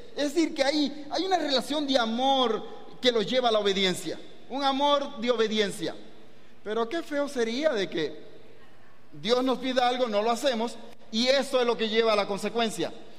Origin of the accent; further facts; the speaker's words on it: Venezuela; Y en mi país, y perdónenos, le llamamos cambur.